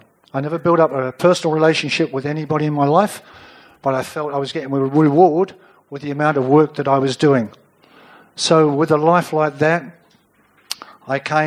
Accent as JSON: {"language": "English", "region": "London", "country": "United Kingdom", "tie": "born or raised there", "said": "I grew up in bliss because I was so ignorant growing up in London."}